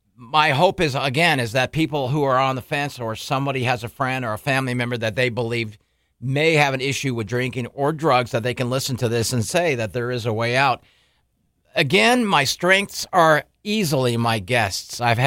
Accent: San Diego, California, United States; So, I'm from San Diego.

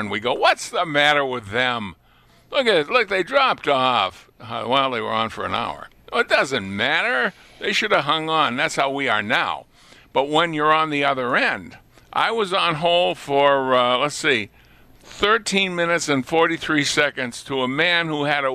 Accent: Lunenburg, Massachusetts, United States; But the only Lunenburg here, I think, is in Massachusetts, and that's where I was born. I was born in the next town, but I grew up in Lunenburg. Only 8,000 people there.

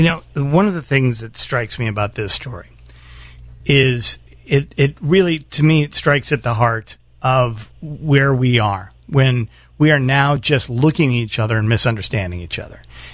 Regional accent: Chicago, Illinois, United States; And as a Chicagoan, and as a CTA writer, as a Venture card holder, I'm sorry that happened to you

